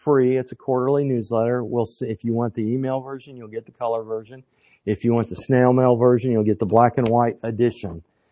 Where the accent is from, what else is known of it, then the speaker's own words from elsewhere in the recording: Dallas, Texas, United States; And I didn't tell him I was from Dallas.